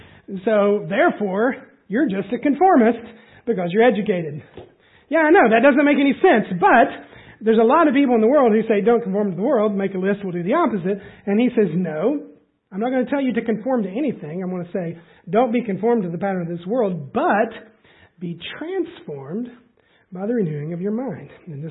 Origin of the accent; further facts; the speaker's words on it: Tennessee, United States; I come from East Tennessee, lots of kind of independent fundamental churches there, generations of those